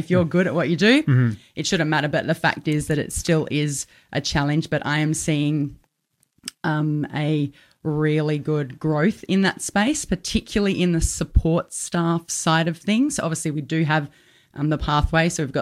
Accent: Adelaide, South Australia, Australia; No, I was born and bred into a footy family.

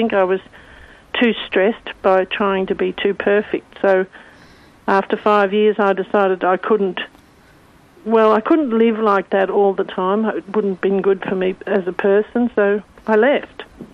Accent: Victoria, Australia; I'm a country girl. I was brought up in Western Victoria and on a farm. So I'm a farm girl too, and in a Catholic family where religion and faith was pretty important but not talked about all the time.

